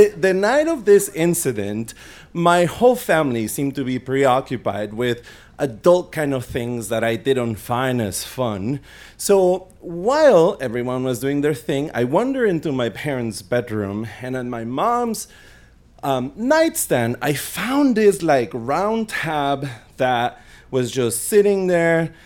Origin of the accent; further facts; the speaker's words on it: Mexico; I was about 7 or 8 years old, and I grew up in Mexico